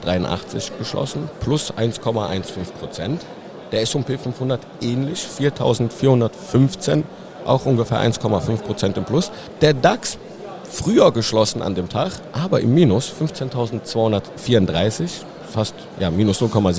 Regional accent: Cologne, North Rhine-Westphalia, Germany; Ich bin ja aus Köln. Normalerweise würden wir ja heute Karneval feiern.

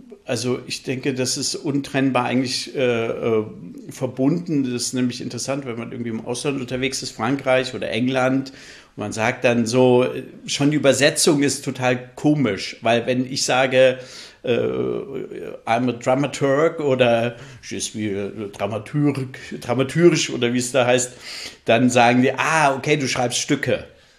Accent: Northern Germany, Germany; born or raised there

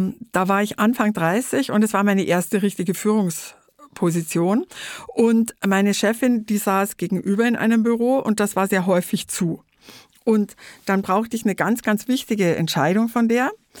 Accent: Trostberg, Bavaria, Germany; die Zeitung in meiner Heimatstadt gearbeitet, das Trostberger Tagblatt.

